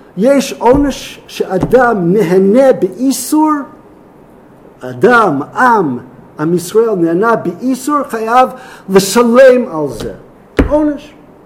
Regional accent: Chicago, Illinois, United States; born there; Hebrew is a second language; לא נולדתי לא בתל אביב, לא בירושלים, אפילו לא בבית שן. נולדתי באיזה מקום קצת קטן, קצת נידח, שנקרא שיקגו, ככה באמריקה. יש שם רק 15 מיליון אנשים

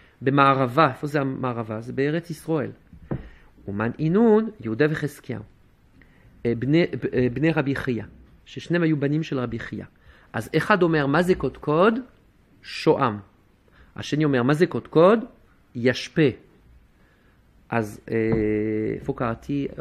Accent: France; now in Israel; מאיפה שבאתי לפני 20 שנה מצרפת

